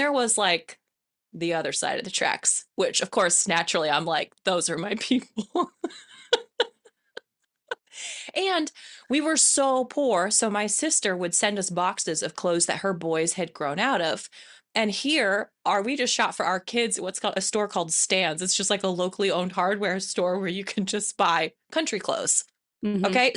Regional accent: Washington, United States; when I first met my sister-in-law from Georgia, okay, I'm from Washington, so I go down there to meet Stu's Southern family.

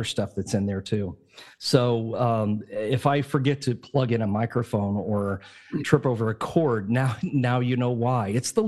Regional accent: Decatur, United States; I grew up in Decatur, and there was one there.

